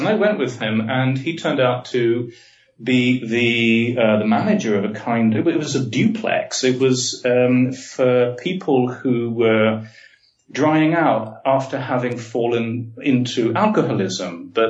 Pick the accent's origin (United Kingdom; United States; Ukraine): United Kingdom; accent: British; moved away; I stopped being so British. I suppose my voice is still very British, but I started a new life in a new culture and in a new language.